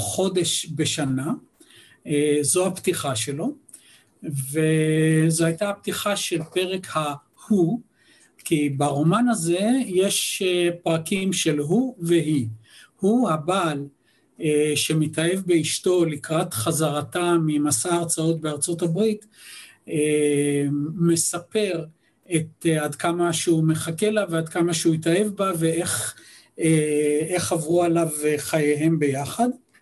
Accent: Givat Shmuel, Central District, Israel; אני מדבר על גבעת שמואל, שבתקופה שאני נולדתי שם ב-1952, בשנות ה-50 הראשונות, גבעת שמואל הייתה שכונה בפני עצמה, ואנחנו גרנו בשכונה שנקראה קריית ישראל

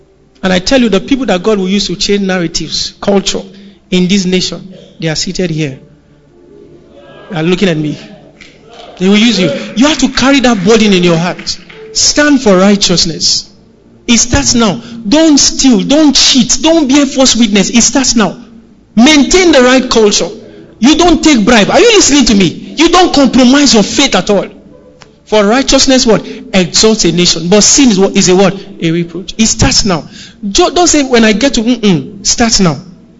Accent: Kaduna, Kaduna State, Nigeria; I grew up in Kaduna. In the core part of the north in Kaduna.

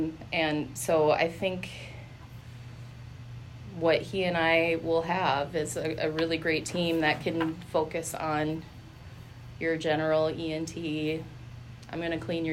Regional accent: Fergus Falls, Minnesota, United States; I'm from Fergus

